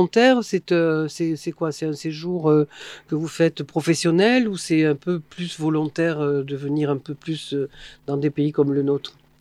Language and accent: French; Montpellier, Occitanie, France; je suis native de Montpellier, je suis partie mais revenue.